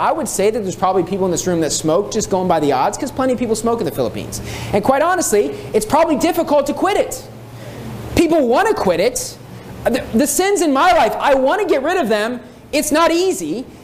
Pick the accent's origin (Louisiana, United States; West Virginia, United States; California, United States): West Virginia, United States; because I grew up in West Virginia, and it's called the Mountain State.